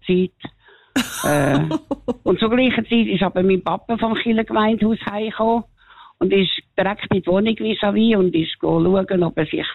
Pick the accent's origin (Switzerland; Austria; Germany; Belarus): Switzerland; Zurich; now in Bern, Switzerland; Aber ich bin in Zürich aufgewachsen